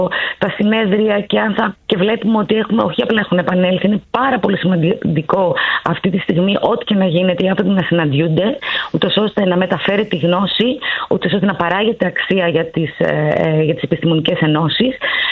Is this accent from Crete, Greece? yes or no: no; Thessaloniki, Central Macedonia, Greece; εγώ είμαι από τη Θεσσαλονίκη